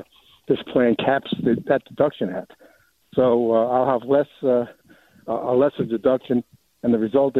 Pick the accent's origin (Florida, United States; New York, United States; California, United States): New York, United States; now in South Carolina, United States; But I'm originally from New York.